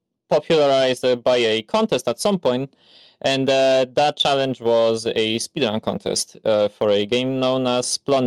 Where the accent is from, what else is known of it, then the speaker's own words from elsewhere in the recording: Poland; And I'm from Poland. I don't really want to say exactly from where, but I'm from Poland.